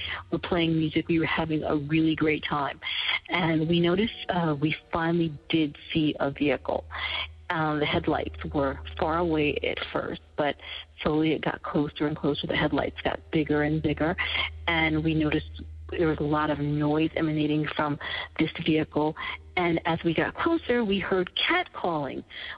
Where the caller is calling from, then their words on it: North Carolina, United States; I'm calling from North Carolina